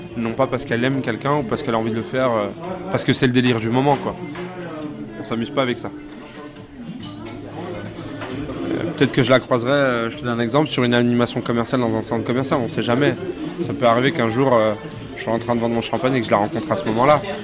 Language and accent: French; France; On est français, ouais, mais on a nos origines et on a notre religion